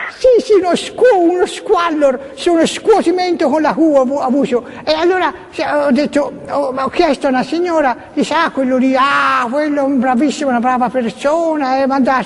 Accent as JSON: {"language": "Italian", "region": "Tuscany", "country": "Italy", "lives_now": "Rome, Italy", "said": "io sto a Roma. Sì, io ti posso, io sono toscana però, sai, sono toscana. Sì, però sto a Roma da tanti anni"}